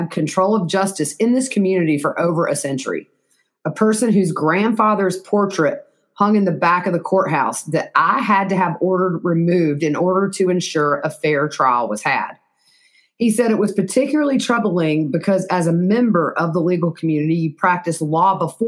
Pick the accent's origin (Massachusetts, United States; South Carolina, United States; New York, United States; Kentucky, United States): South Carolina, United States; So being from South Carolina, it was so cool to sit in this trial because this is my home state.